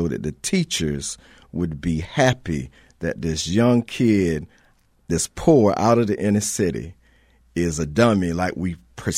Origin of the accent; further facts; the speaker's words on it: Wilmington, United States; Okay, I was raised in Wilmington in the inner city, went to a private school K through 8th that taught mastery.